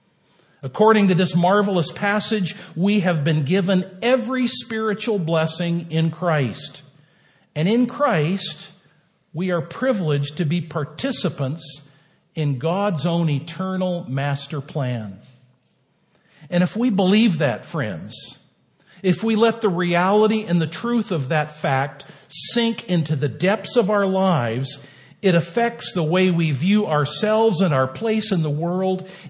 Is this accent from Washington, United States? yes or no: yes; Seattle, Washington, United States; When I was a kid growing up in Seattle, way back in 1966